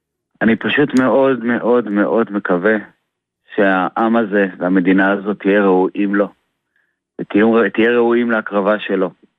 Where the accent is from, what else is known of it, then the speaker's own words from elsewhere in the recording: Tiberias, Northern District, Israel; גדלנו ביחד בטבריה